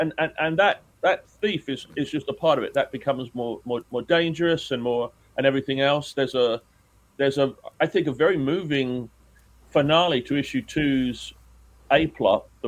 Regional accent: England, United Kingdom; and you can tell I'm English.

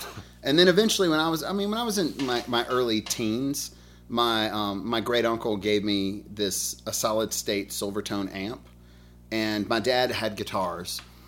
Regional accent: Birmingham, Alabama, United States; I'm from Birmingham, Alabama.

